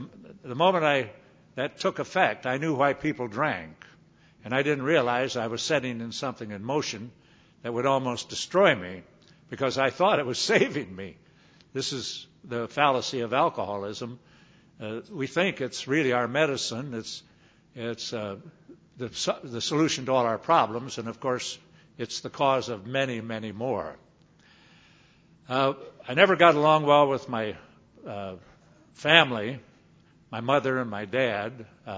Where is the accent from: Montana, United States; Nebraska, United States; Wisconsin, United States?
Nebraska, United States; And I used to feel very sorry for myself about growing up in Nebraska. In fact, I was critical of Nebraska.